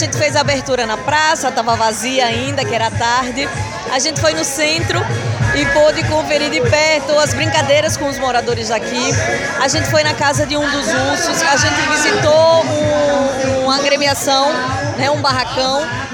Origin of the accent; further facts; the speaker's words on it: Aracaju, Sergipe, Brazil; also born or lived in Recife; now in São Paulo, Brazil; Eu nasci em Recife, mas sempre vivi em Aracaju, Sergipe. E eu tô há 2 anos e meio em São Paulo, mas eu sou nordestina com muito orgulho. Eu visto a camisa mesmo. Eu tenho muito orgulho do meu sotaque, eu não tenho a mínima vergonha.